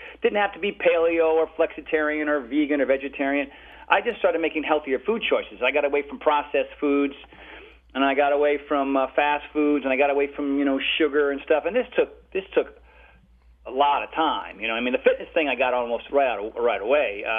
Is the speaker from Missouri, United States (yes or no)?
no; Connecticut, United States; also born or lived in Rhode Island; now in California, United States; When I grew up in Connecticut and Rhode Island, I don't know, I was sad and I was depressed